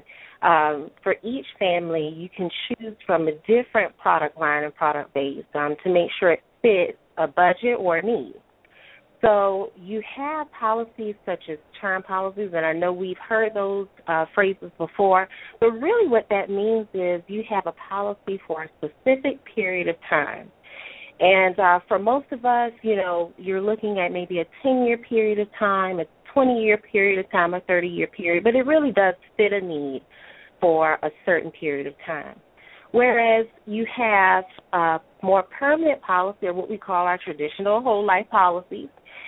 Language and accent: English; Savannah, Georgia, United States; I am from Savannah, Georgia.